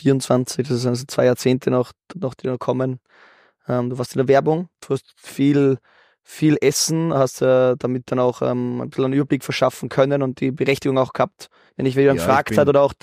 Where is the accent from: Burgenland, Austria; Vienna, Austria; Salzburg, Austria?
Salzburg, Austria